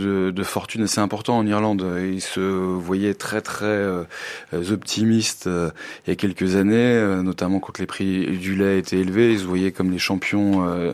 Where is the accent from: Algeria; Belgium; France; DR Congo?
France; ils ont des dérogations qui leur permettent d'épandre 40% de plus que chez nous en France